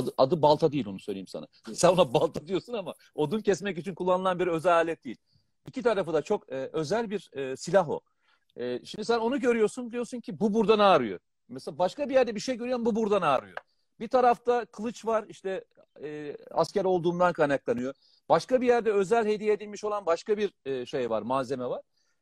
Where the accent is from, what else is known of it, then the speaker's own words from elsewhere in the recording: Black Sea Region, Turkey; Ben ama ben Karadenizliyim. Çok normal yani.